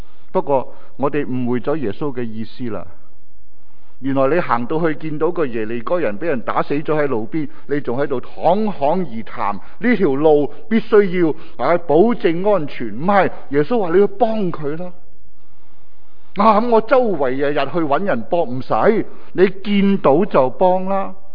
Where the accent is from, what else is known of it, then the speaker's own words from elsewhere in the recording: Hong Kong; 我们香港人